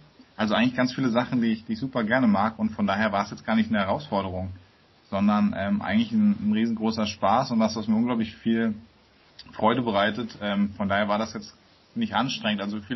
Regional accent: Berlin, Germany; Genau, ich komme aus Berlin, habe dort auch am Anfang Bachelor studiert

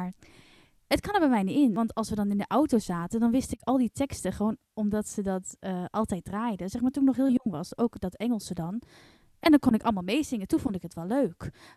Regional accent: Vorden, Gelderland, Netherlands; born there; In Vorden, in de Achterhoek. Vorden.

